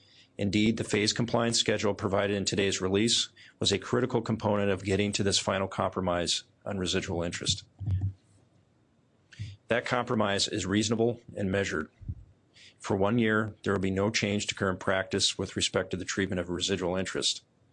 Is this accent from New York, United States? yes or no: no; Iowa, United States; I met with a number of producers in my home state of Iowa